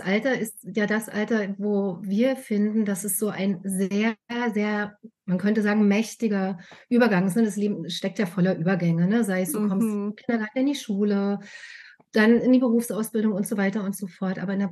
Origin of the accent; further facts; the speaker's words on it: Potsdam, Brandenburg, Germany; Ich komme aus Potsdam